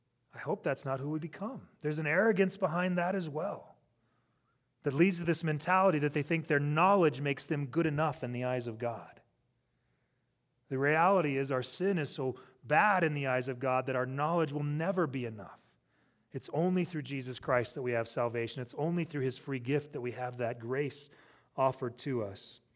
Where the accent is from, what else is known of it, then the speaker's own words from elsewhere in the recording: Wyoming, United States; also born or lived in Illinois; if people ask me, where are you from … ? I say, Wyoming. The big secret is I was born in Illinois. But I was 6 weeks old when my parents moved here. I'm from here.